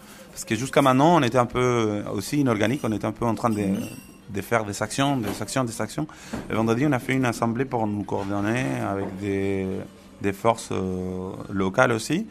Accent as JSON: {"language": "French", "country": "Chile", "lives_now": "France", "said": "c'est très important pour nous qui on est des Chiliens, des Franco-Chiliens qui ont habité en France"}